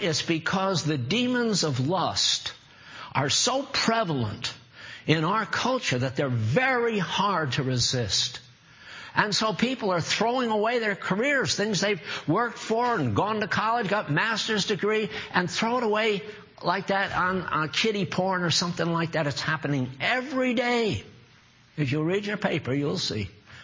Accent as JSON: {"language": "English", "country": "United States", "tie": "born or raised there", "said": "We're Americans. I'm an American. I've been raised in this country, and I know how we do."}